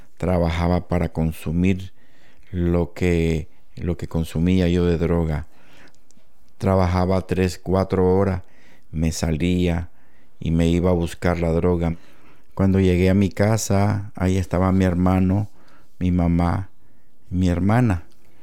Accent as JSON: {"language": "Spanish", "region": "Managua", "country": "Nicaragua", "moved": "as an adult", "said": "soy de Managua, Nicaragua. Estoy aquí desde 1991, ya 30 años."}